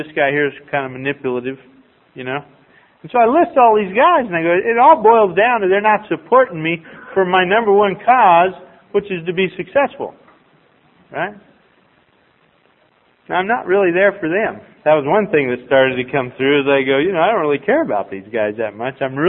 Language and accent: English; Nebraska, United States; And for instance, you know, I come from Nebraska. We have a football team